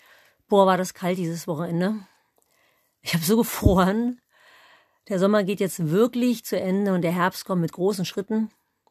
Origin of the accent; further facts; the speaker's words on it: East Germany, Germany; Da habe ich als Kind wahnsinnig viel ohne Sattel geritten, weil es gab einfach mal nicht so viele Sättel und passende Sättel schon gar nicht. Jeweils bei uns im Osten.